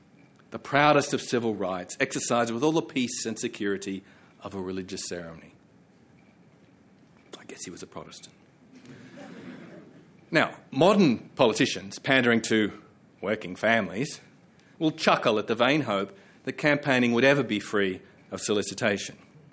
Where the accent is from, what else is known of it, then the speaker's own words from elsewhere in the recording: Queensland, Australia; In my home state of Queensland, postal voting recently by law became a right